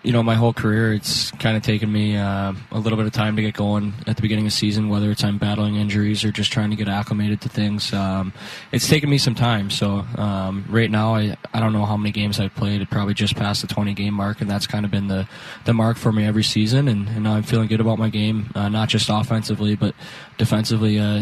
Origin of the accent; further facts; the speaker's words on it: Midwest, United States; You know, I'm from the Midwest, so